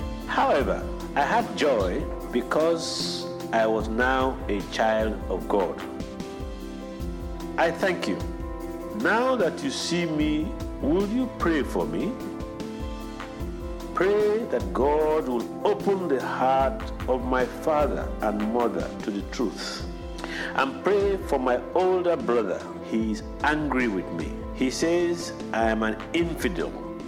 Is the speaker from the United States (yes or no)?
no; Chad; Peace to you. … I am a Chadian from Chad.